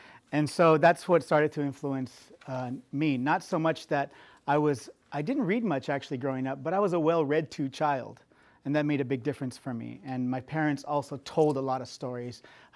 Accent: Fresno, California, United States; also born or lived in Visalia; My parents were migrant farm workers. I grew up in Fresno, California. I grew up in Tulare County, also in the town of Visalia, California.

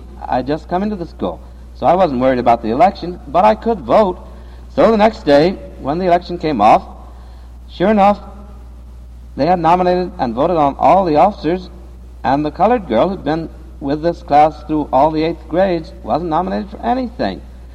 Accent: Joplin, Missouri, United States; born there; I was born in Joplin, Missouri, but I belonged to a family that was always moving.

